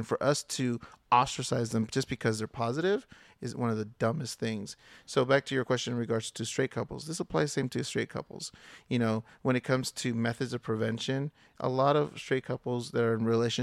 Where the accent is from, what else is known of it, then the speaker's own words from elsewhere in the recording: United States; born there; though I identify as a Chicano, Mexican American, a Latino, whatever you want to call me, you know, I was born here in the United States.